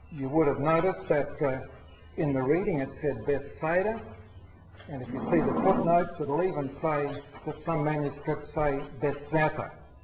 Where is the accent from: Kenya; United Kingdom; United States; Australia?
Australia; Stanthorpe, Queensland; I was born in Mergan 4 years later. When I was eight, we were living in Stanthorpe, that place that gets mentioned when they're talking about the weather.